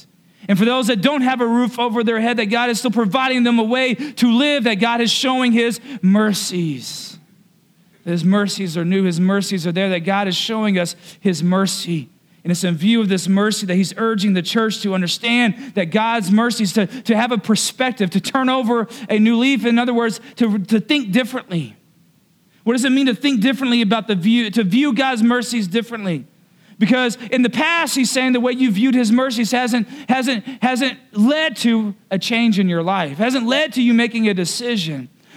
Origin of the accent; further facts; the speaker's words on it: the South, United States; I'm from the South. That's what we do. It's just comfort food. It's Southern hospitality.